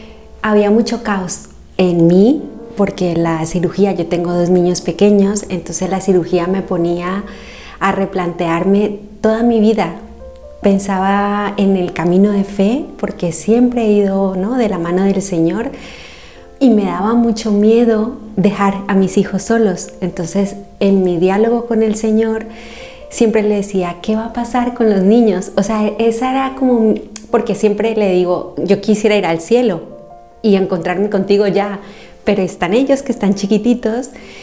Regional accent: Colombia; moved away as an adult; now in Valencia, Spain; Soy colombiana y estoy aquí en España hace más o menos 18 años.

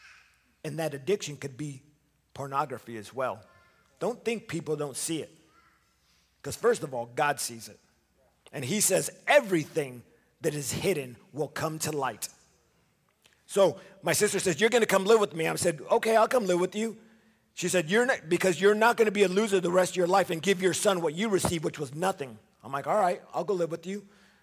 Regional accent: Los Angeles, California, United States; I grew up as a young kid, not having a daddy, growing up in Los Angeles, and I chased affirmation.

